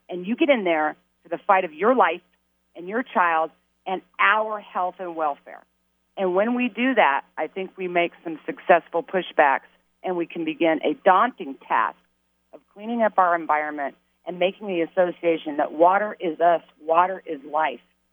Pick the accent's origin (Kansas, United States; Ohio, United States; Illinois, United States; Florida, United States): Kansas, United States; I got to say it because I'm from Kansas, but that's the Wizard of Oz.